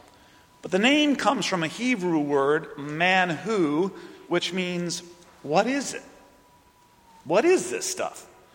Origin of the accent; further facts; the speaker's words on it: Missouri, United States; Growing up in Missouri, a state that isn't sure whether it's a Midwestern state or a Northern state or a Southern state, you will find yourself eating a variety of regional foods that have come from other places.